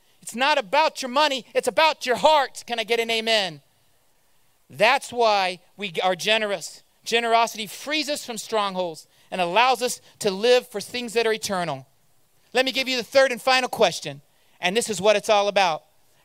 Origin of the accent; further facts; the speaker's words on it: Indiana, United States; I grew up in Indiana.